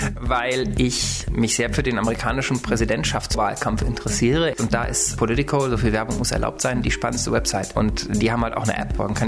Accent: North Rhine-Westphalia, Germany; Ich komme aus Nordrhein-Westfalen, sitze im Deutschen Bundestag.

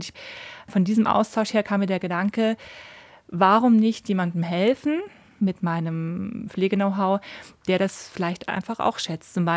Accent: Munich, Bavaria, Germany; Ich vermisse München an sich schon viele Dinge, weil das einfach meine Heimat war.

